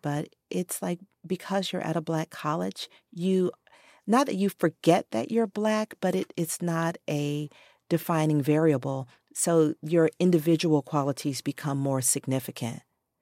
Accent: Atlanta, Georgia, United States; I grew up in Atlanta, the chocolate city of the South.

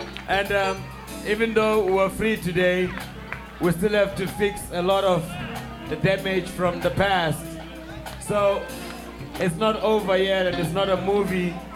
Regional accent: Baton Rouge, Louisiana, United States; And I'm from Baton Rouge, Louisiana.

